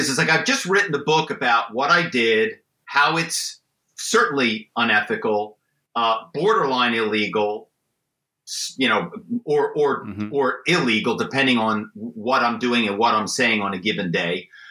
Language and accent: English; Philadelphia, Pennsylvania, United States; So, you know, I grew up in Philadelphia and, my family is well known in the car business